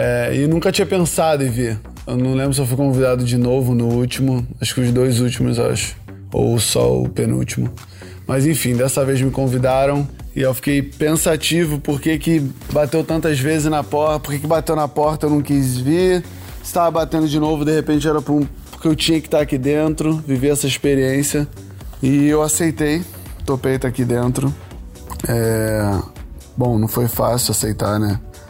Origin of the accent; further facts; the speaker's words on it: Rio de Janeiro, Brazil; Eu tenho 33 anos, nascido e criado em Curicica, Jacarepaguá, Rio de Janeiro.